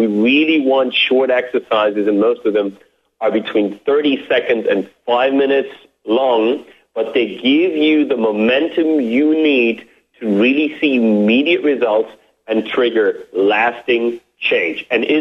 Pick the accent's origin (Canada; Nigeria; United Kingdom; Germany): Germany; now in United States; I grew up in Germany before I came to the U.S. and went to school and university in the U.S.